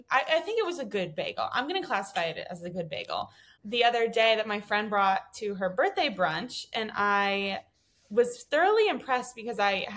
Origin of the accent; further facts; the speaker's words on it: Connecticut, United States; I'm from Connecticut.